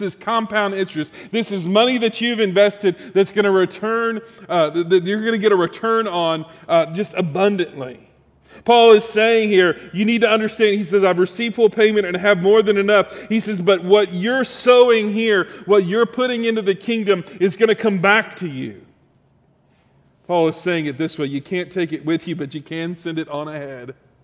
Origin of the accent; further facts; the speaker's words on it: San Antonio, Texas, United States; But Jesse Davila was our bus driver for my youth group growing up in San Antonio.